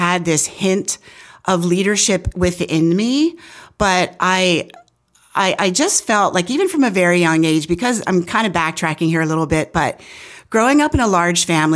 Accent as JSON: {"language": "English", "town": "Leola", "region": "Pennsylvania", "country": "United States", "tie": "born or raised there", "also_born_or_lived": "Goodville", "said": "And grew up in Goodville. Well, I was born in Goodville and then grew up in Leola."}